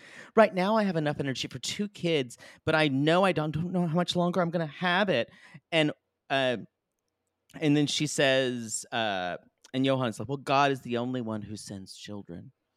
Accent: New York, United States; I'm a New Yorker too, and I'm not used to cows.

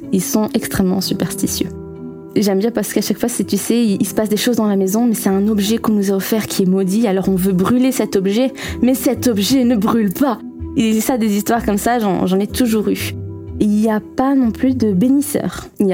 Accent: Belgium; j'ai 24 ans, je suis mariée et j'ai un bébé de 2 ans, une petite fille maintenant. Je suis belge et je pense que vous l'entendrez à mon accent.

